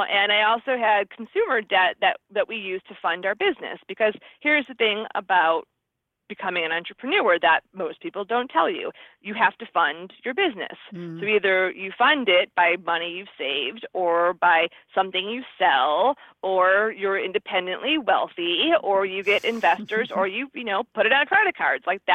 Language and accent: English; Midwest, United States; So I'm from the Midwest. I have an 800 credit score.